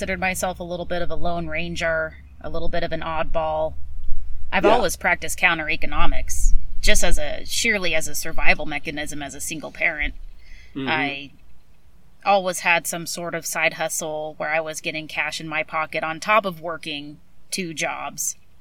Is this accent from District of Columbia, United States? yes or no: no; California, United States; But then I'm also from California where everyone is very blue.